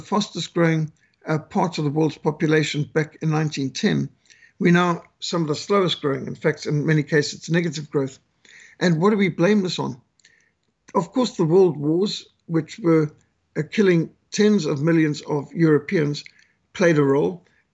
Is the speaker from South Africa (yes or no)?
yes; Cape Town, Western Cape, South Africa; born there; When I was born in Cape Town, South Africa, whites were 32% of the population of South Africa.